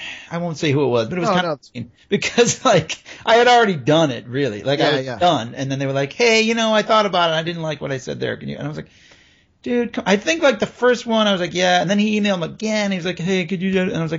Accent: Massachusetts, United States; Yeah, I'm from South of Boston, all right?

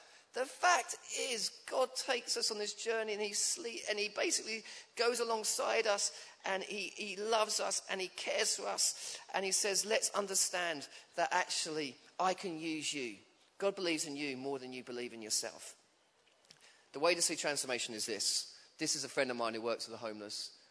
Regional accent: Chelmsford, East of England, United Kingdom; now in London, United Kingdom; I grew up in Chelmsford, moved to London

